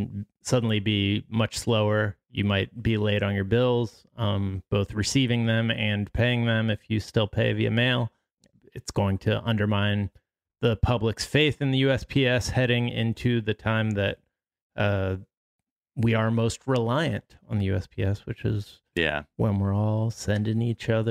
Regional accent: Ireland; Yeah, with the Leprechaun, and I'm Irish.

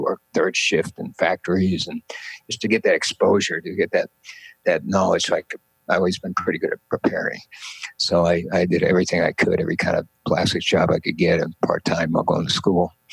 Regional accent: Massachusetts, United States; I grew up in Massachusetts. And so I went there for a year and then transferred to University of Mass at Lowell.

